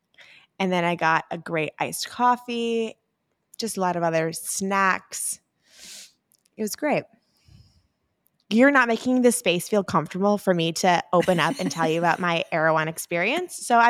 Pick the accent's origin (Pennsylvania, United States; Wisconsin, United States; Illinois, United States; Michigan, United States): Wisconsin, United States; Oh, I'm from Wisconsin, so I'm allowed to say that.